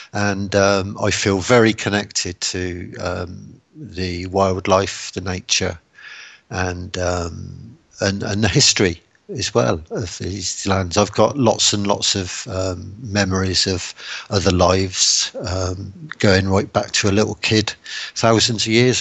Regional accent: Bridgetown, Western Australia, Australia; born there; accent: Pommy; seventh generation Australian with a Pommy accent, and but I was born in Bridgetown in southwest Australia, and from a pioneering family. In fact, my ancestors were from Scotland, Ireland, Cornwall, those sorts of places.

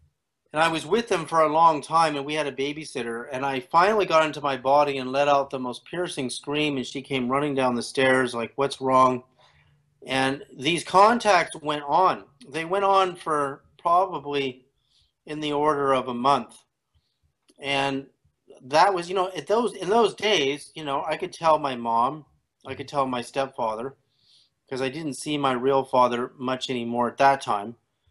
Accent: California, United States; also born or lived in Canada; I was born in Canada in 1961, and I have four brothers, and my dad was getting his PhD in psychology at Berkeley, so we all moved there. And growing up in California in the 60s

